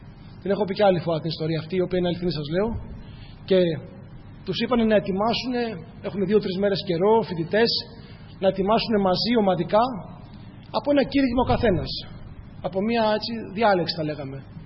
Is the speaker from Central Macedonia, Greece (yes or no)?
no; Athens, Attica, Greece; now in Kalamata, Greece; Στην Αθήνα μεγάλωσα, στην Αθήνα γεννήθηκα.